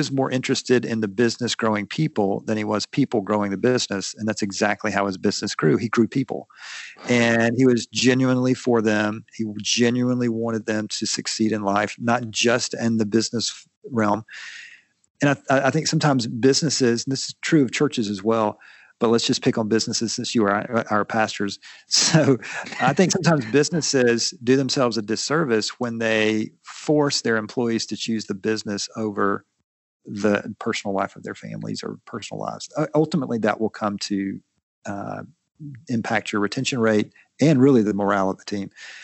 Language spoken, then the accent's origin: English; Atlanta, Georgia, United States; Well, I'll try to keep my y'alls to a minimum, but I'm from the South here in Atlanta, North Atlanta. Lived here most of my life.